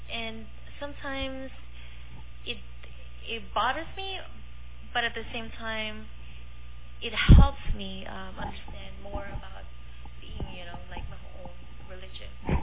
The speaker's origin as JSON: {"language": "English", "country": "Philippines", "tie": "born or raised there", "lives_now": "United States", "said": "I grew up in the Philippines where it's a Catholic world."}